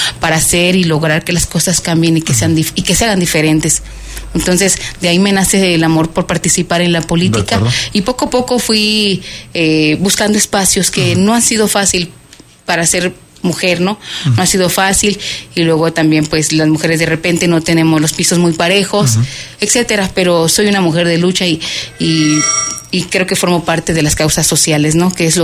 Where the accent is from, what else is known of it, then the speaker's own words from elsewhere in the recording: Querétaro, Mexico; es queretana, de las pocas que quedamos, pero soy queretana, soy de una familia de clase popular, mi padre y mi madre han sido beneficiados de aquellas luchas sociales como lo fue la reforma agraria, ellos son ejidatarios